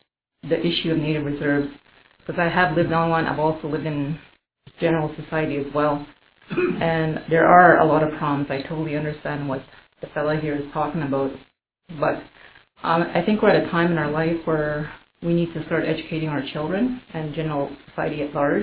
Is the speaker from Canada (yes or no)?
yes; Alberta, Canada; I'm a student at the University of Lethbridge. I'm a Cree from Northern Alberta.